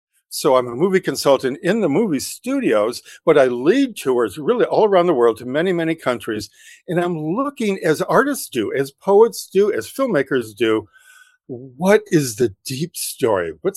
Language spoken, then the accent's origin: English; Midwest, United States; I was raised in the Midwest, 1950s.